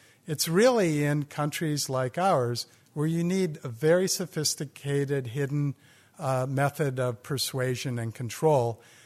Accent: Madison, Wisconsin, United States; I'm from Madison, Wisconsin, and we sort of like to call ourselves the Ithaca of the Midwest.

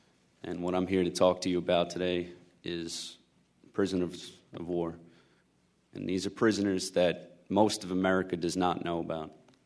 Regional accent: Belmore, New York, United States; I'm from Belmore, a town in Long Island, New York, 20 minutes out of Manhattan. I could see the smoke when the towers fell on September 11th.

